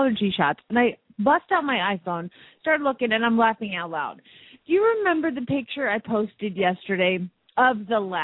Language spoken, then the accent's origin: English; Phoenix, Arizona, United States; from Phoenix, Arizona